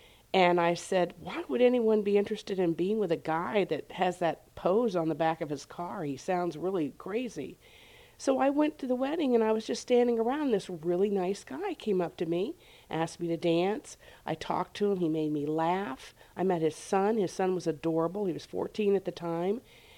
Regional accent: West Palm Beach, Florida, United States; I was from out of town. I was from West Palm Beach, so I didn't know anything about his business.

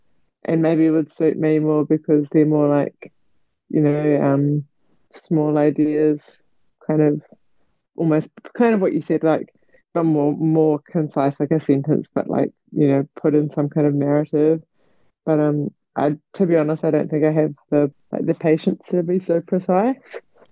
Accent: New Zealand; I mean I'm from New Zealand obviously

